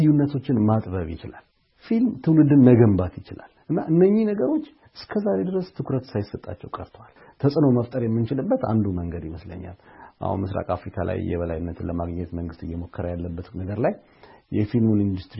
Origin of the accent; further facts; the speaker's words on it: Addis Ababa, Ethiopia; born there; የተወለድኩት አዲስ አበባ ነው።